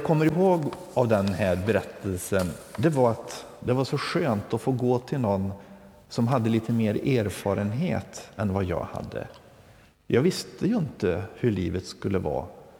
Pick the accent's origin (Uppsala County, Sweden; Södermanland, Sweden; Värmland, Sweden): Värmland, Sweden; Jag är från Värmland, sydvästra Värmland, utanför Karlstad.